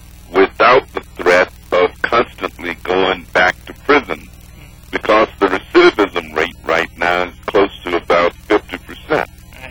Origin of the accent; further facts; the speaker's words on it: Chicago, Illinois, United States; Well, you know, I'm from Chicago, and I represent a very diverse district.